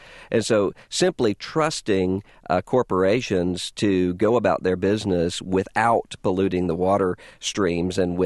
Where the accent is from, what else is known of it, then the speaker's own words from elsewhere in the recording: Biloxi, Mississippi, United States; I'm from Biloxi, Mississippi, which is right now threatened by this oil catastrophe.